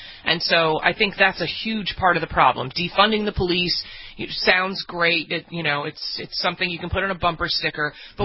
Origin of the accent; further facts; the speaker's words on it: New Jersey, United States; And how come every car in every small town, the town I grew up in New Jersey, is like a mile long and a mile wide